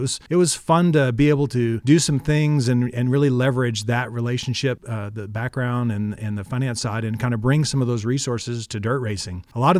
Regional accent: Mexia, Texas, United States; a Texas boy growing up in Mahia, Texas

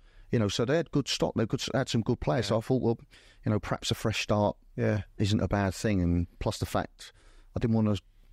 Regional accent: Wimbledon, London, United Kingdom; I had done as a kid growing up in Wimbledon.

